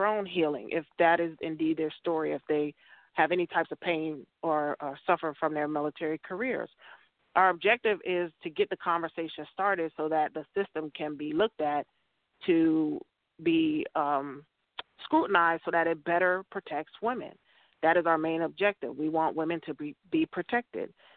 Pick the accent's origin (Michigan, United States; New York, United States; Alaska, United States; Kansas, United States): New York, United States; But like I said, I'm from New York. I got a big mouth